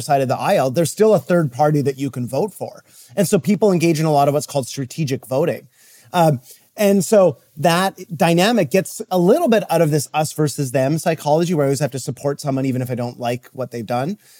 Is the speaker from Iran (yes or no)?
no; Canada; Whereas let's say like I'm actually from Canada.